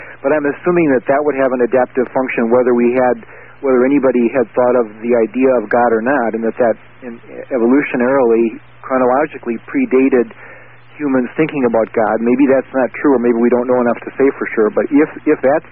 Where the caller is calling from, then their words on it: North Dakota, United States; I'm calling you from North Dakota.